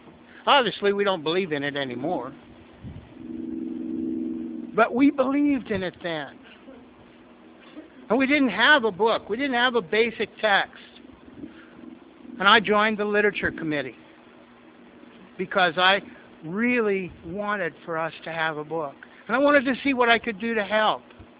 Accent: Ohio, United States; Now, I'm from Ohio. 4 degrees ain't too bad, and I never saw the Pacific Ocean

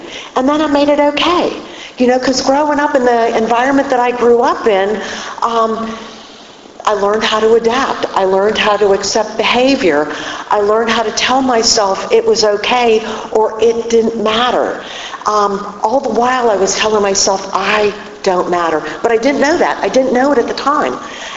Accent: Pittsburgh, Pennsylvania, United States; accent: Pittsburgh; And if you can't tell by the accent, I'm from Pittsburgh.

